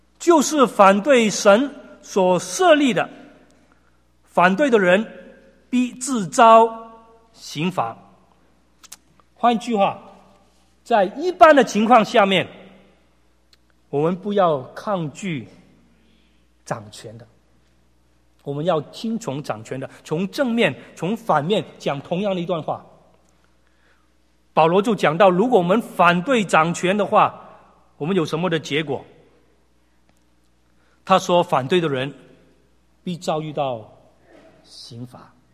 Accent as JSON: {"language": "Chinese", "country": "Hong Kong", "tie": "born or raised there", "said": "我记得我在香港长大的时候，"}